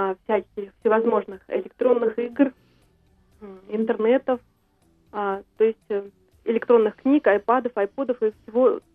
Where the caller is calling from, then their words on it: Moscow Oblast, Russia; Я звоню из Московской области. Угу. Я мама троих детей. У меня старший ребенок 11 лет, средний 4 года и маленький 1,5 годика. Мама достаточно молодая, мне 30